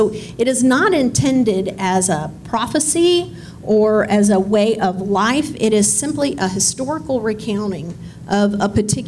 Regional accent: United States; I know that as American women, we cannot believe that.

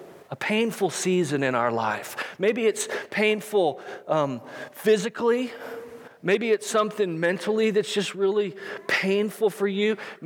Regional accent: Waco, Texas, United States; I grew up in Waco, and every Monday night, the last 2 years of my high school career

